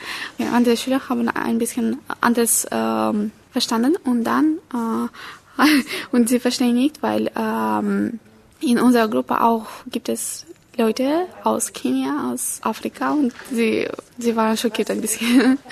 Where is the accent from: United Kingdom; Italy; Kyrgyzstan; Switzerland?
Kyrgyzstan; German is a second language; ich komme aus Kirgisistan. Dieses Land befindet sich in Asien. Und ich lerne Deutsch, weil das mir gefällt.